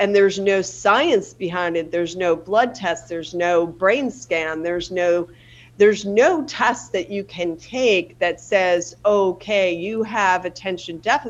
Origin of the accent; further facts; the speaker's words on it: Connecticut, United States; because I was from Connecticut and I still have a home there